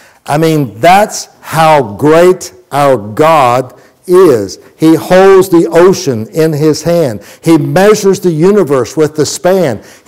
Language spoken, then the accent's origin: English; Florida, United States; When I was growing up in Florida, I heard stories about how that one day Florida is going to sink into the ocean